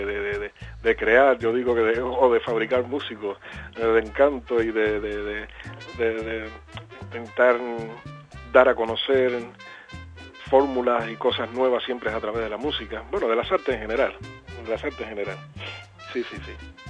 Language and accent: Spanish; Santa Clara, Villa Clara, Cuba; Yo soy de Santa Clara. Soy oriundo de Santa Clara, mi ciudad natal. Una ciudad pequeña, muy acogedora